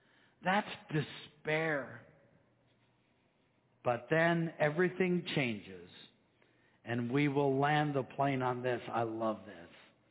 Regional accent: Afton, Iowa, United States; I remember when I was growing up in Afton, Iowa, we were digging around in a little woods behind our house

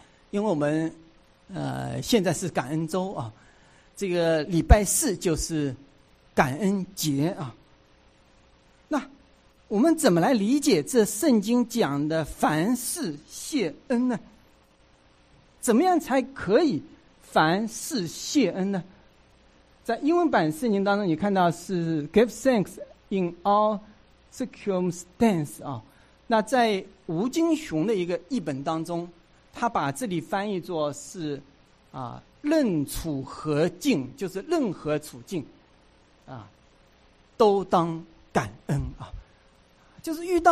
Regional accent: Hangzhou, Zhejiang, China; 我老家是在杭州

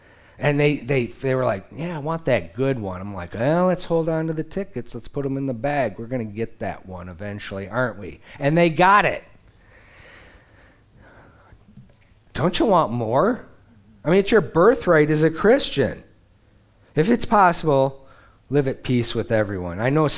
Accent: Great Lakes, United States; It was a wonder to me because I'm from the Great Lakes. We got too much water and rain. Everything's green and humid.

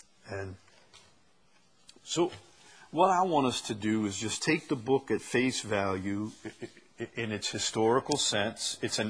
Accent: Chalmette, Louisiana, United States; I'm from Chalmette. We're not very cultured down there, you know. So we have a cultural center.

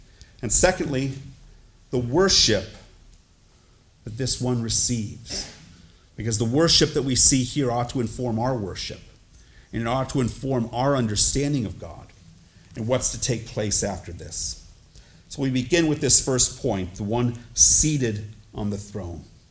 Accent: Cleveland, Ohio, United States; I can remember being young, growing up in Cleveland, and one day taking the train to Terminal Tower.

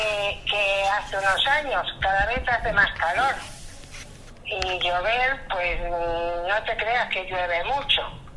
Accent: Argentina; now in Spain; no es un clima muy frío donde yo me he criado

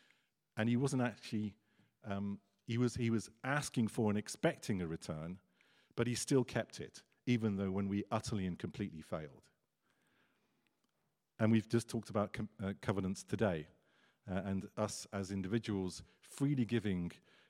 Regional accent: United Kingdom; just because I'm British.

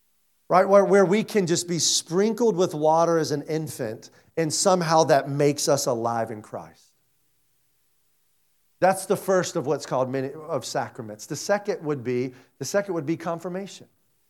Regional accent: South Carolina, United States; accent: Southern; I ain't from Pennsylvania. I'm from South Carolina. It's so hard for me to do that now. I've been out of the South for so long

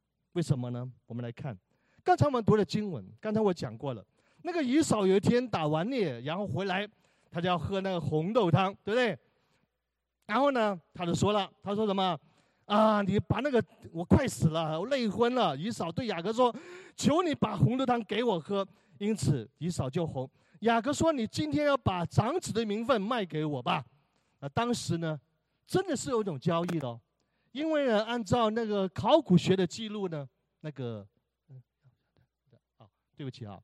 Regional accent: China; 我是天津的，而是河北的。我们北方人呢

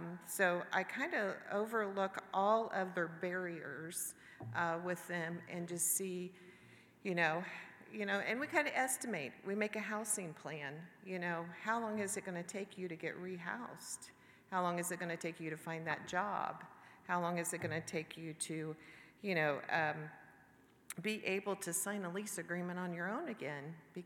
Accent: Indiana, United States; I was born and raised in Wabash County, me and my husband, Jeff.

